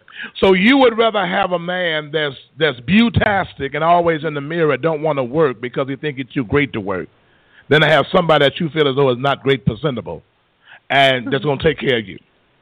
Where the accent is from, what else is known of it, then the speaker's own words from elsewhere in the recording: Chicago, Illinois, United States; Listen, I said, I'm from the West Side. I said, now, the West Side just really kind of got off.